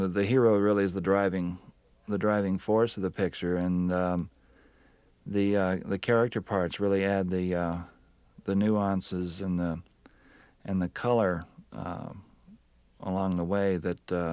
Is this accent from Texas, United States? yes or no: yes; Houston, Texas, United States; accent: Texas; now in California, United States; I'm originally from Houston, and when I first came out to California, I had a really thick Texas accent, and that immediately categorized me as a country-flavored actor.